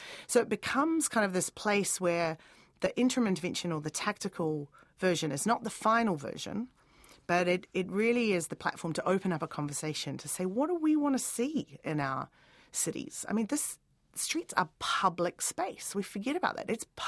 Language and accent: English; Dunedin, Otago, New Zealand; I'm from Dunedin originally and studied architecture at Victoria in Wellington.